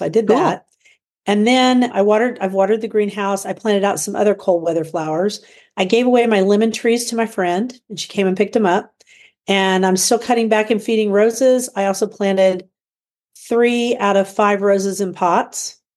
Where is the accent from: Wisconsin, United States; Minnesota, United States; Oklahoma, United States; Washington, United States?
Oklahoma, United States; Guthrie; from Guthrie, Oklahoma, where I garden an acre and a half out of 7.5 acres in the country.